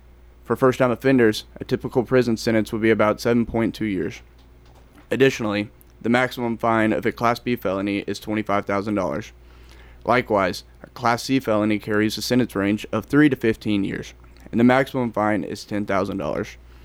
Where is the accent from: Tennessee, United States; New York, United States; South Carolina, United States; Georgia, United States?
Tennessee, United States; Smithfield; I grew up in Smithfield, Tennessee, and I graduated from Lipscomb University in 2022.